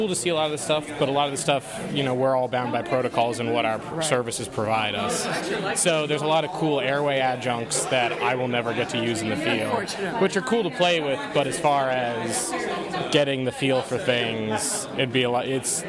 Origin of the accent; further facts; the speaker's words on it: Virginia, United States; Prince William County, Virginia.